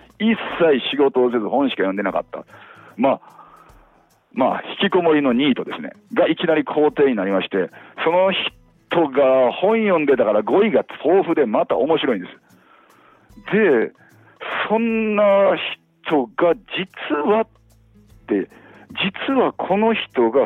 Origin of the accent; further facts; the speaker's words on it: Kamigyo, Kyoto, Japan; 私も神業に生まれ神業で育った